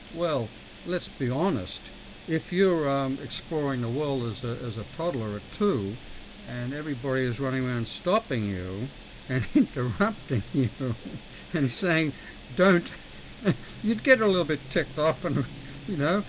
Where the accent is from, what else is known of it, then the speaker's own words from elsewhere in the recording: Australia; I grew up in Australia, 100 yards from the Pacific Ocean.